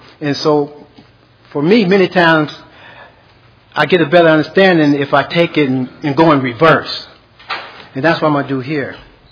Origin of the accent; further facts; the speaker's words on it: Michigan, United States; moved away as an adult; in Michigan. That's my home state under Pastor Wilson Watkins.